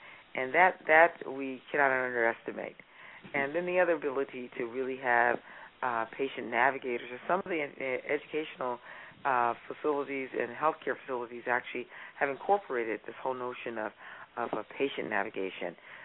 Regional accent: Compton, California, United States; actually migrated to Compton, California, and I was actually born at Los Angeles County Hospital, and I was raised in Compton

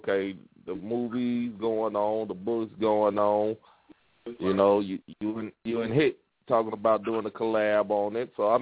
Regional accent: Gary, Indiana, United States; When we come from Gary, it's like you got a crab in a barrel mentality with a lot of people there.

